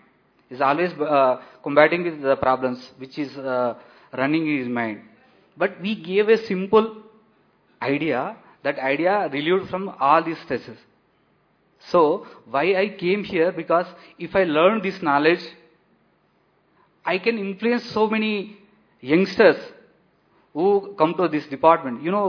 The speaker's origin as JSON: {"language": "Hindi", "region": "Telangana", "country": "India", "second_language": "Hindi", "said": "मैं तेलंगाना से हूँ"}